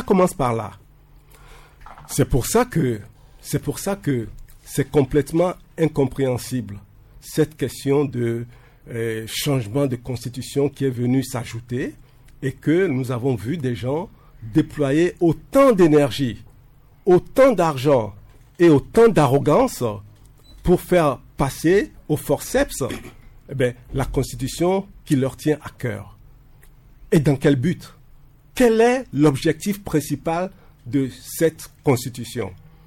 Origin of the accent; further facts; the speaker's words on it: Togo; Nous sommes au Togo, nous sommes des Togolais.